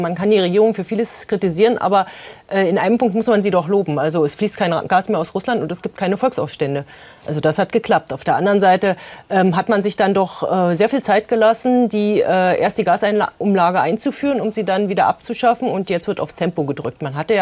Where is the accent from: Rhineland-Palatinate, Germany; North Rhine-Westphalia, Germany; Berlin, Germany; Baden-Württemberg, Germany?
Berlin, Germany; das merke ich als Berlinerin nicht.